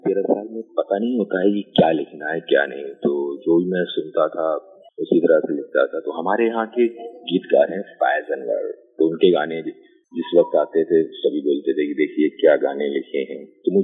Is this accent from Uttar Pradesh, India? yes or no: yes; Ghatampur, Uttar Pradesh, India; उस वक्त कानपुर के पास एक कस्बा है छोटा सा घाटमपुर, मैं वहाँ का रहने वाला हूँ।